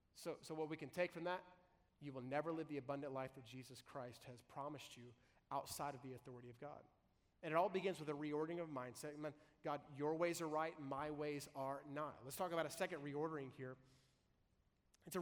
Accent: Arkansas, United States; I was raised right here in Arkansas. I love them hogs, right?

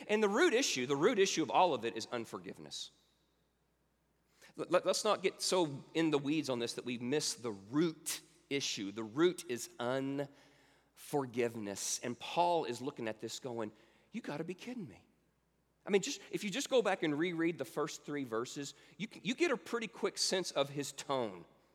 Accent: Springdale, Arkansas, United States; Well, we're from Springdale, Arkansas, and that's where our home is

